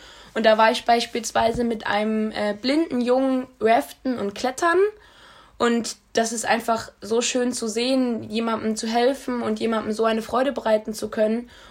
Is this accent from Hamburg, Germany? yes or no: no; Essen, North Rhine-Westphalia, Germany; also ich komme aus Essen, ist ja auch eine Großstadt und ich war immer gewohnt, viel Trubel zu haben.